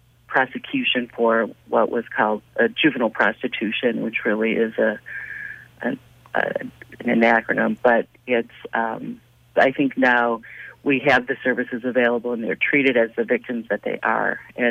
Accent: Golden Valley, Minnesota, United States; I am. I was born in Golden Valley, actually.

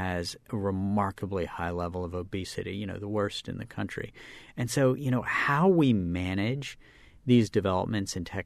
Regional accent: West Virginia, United States; You know, look, I'm from West Virginia, which has an enormous problem with obesity, and that is a product in large part of the Green Revolution, where once in my native West Virginia, people were very hungry

